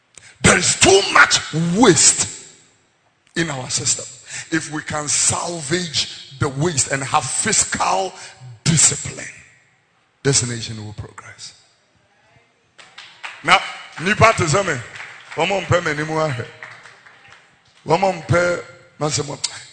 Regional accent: Ghana; I am a Ghanaian.

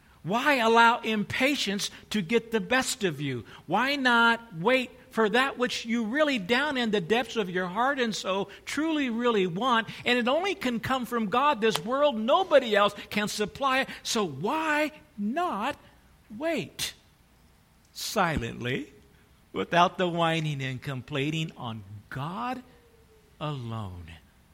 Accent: California, United States; I grew up in Southern California. I'm familiar with earthquakes.

